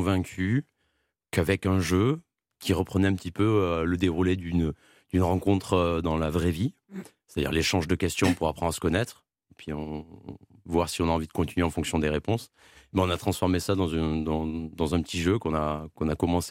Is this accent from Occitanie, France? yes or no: yes; Toulouse, Occitanie, France; on est de Toulouse.